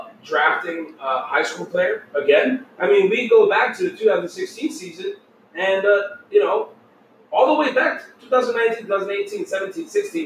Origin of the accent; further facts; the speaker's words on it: New Jersey, United States; You know, and we're from Jersey.